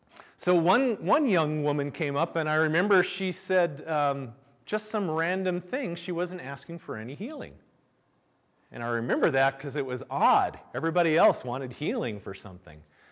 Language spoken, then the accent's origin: English; United States; because I'm American and we don't do this here.